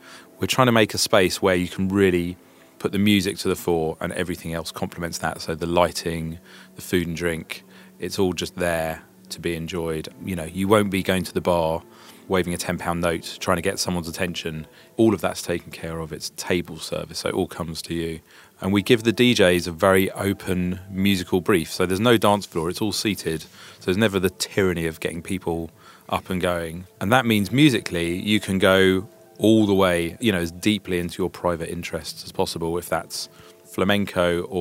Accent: London, United Kingdom; I'm from North London, and I grew up here raving at Bagley's studio just over the road.

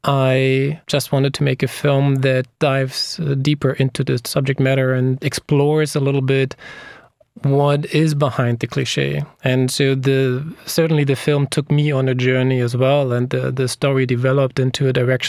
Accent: East Germany, Germany; English is a second language; with my own background growing up in East Germany and under communism

